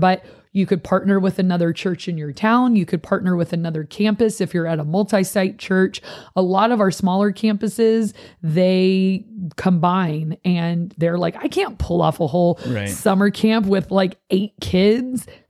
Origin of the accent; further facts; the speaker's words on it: Fallbrook, California, United States; We're from Fallbrook.